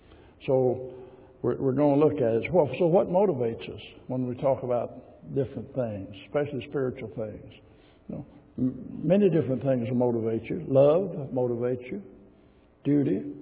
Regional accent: Arkansas, United States; Now, you understand I'm from Arkansas. There's still some Arkansas stuff in there.

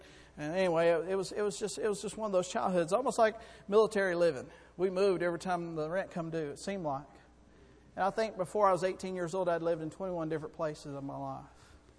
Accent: McDavid, Florida, United States; also born or lived in Enterprise, Alabama; I'm originally from Florida. I am from a little town called Mac David, Florida. I was born in Alabama, in Enterprise, Alabama, Boll Weevil country.

